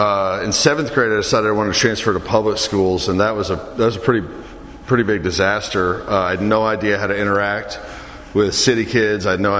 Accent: Fort Worth, Texas, United States; born there; I was born in Fort Worth, Texas. Actually, at the time, there was just one hospital, Fort Worth General, I think is actually what it was called.

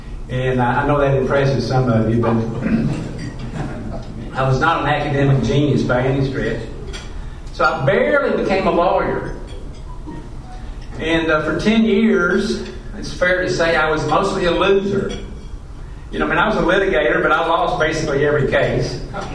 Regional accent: Kentucky, United States; I've been in Kentucky my whole life, and when people try to guess my accent, they always say, "Are you from Texas?"

